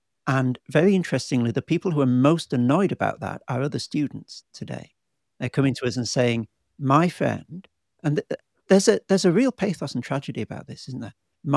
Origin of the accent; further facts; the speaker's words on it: England, United Kingdom; now in Australia; I'm an Englishman living in Australia.